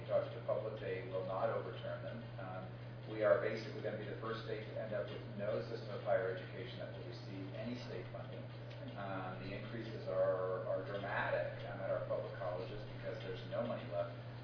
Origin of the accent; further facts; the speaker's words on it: Colorado, United States; I come from Colorado, and I can tell you that we are a state that has gone through lots of the processes that other places have gone.